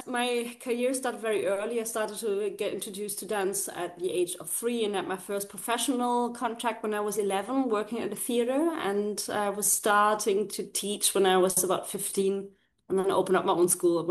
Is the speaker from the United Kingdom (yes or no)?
no; Germany; I'm from Germany